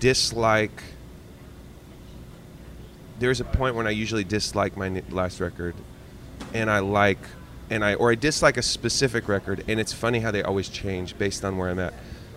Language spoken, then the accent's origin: English; Eugene, Oregon, United States; Now you're talking to a kid. I grew up in Eugene, Oregon.